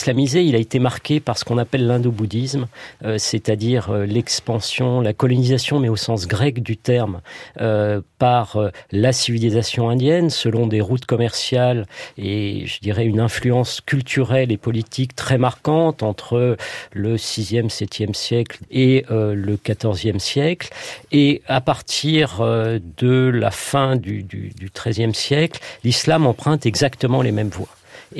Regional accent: France; en tant que Français

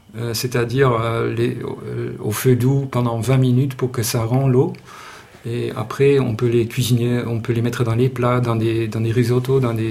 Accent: Hauts-de-France, France; Nous, on vient du Nord, nous, on est plus dans une culture de culture de champignons, quoi.

